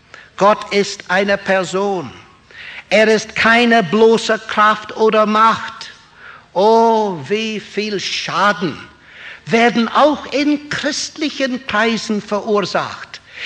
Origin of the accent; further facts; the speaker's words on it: England, United Kingdom; German is a second language; Das ist ein sehr aktuelles Problem in meinem Heimatland in England.